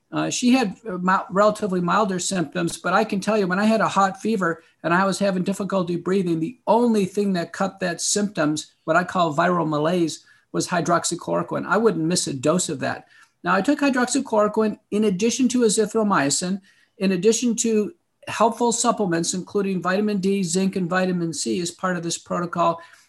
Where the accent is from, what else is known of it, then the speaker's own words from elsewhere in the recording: United States; just as an American, you know, like anybody else in the spring and the pandemic